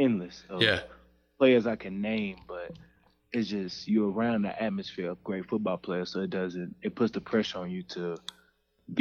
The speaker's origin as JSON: {"language": "English", "town": "Dallas", "region": "Texas", "country": "United States", "tie": "born or raised there", "said": "I am from Dallas, Texas. Pleasant Grove, Dallas, Texas is in the city. I've been there, grew up there my whole life."}